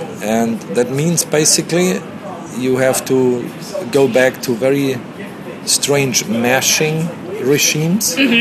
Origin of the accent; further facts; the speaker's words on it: Bavaria, Germany; English is a second language; Whereas I have to say, in Germany, if somebody approaches you in Germany, and I'm from Bavaria